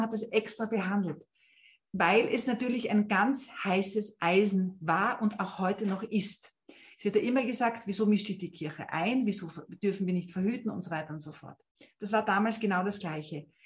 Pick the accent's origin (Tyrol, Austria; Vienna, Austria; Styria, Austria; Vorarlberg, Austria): Styria, Austria; Das ist hier bei uns in der Steiermark, in der Nähe von Graz.